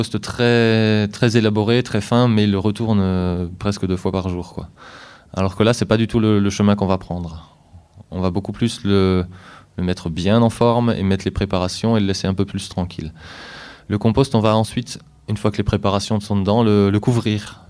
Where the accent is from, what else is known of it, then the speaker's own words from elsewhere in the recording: Grand Est, France; Chez nous en Alsace, on a la chance d'avoir l'Allemagne à côté, la Suisse pas loin